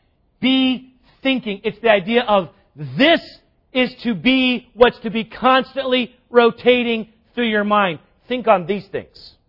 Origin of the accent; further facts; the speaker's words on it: South Carolina, United States; You know, I grew up in South Carolina, and my dad would make us carry firewood from the crawl space up 14 steps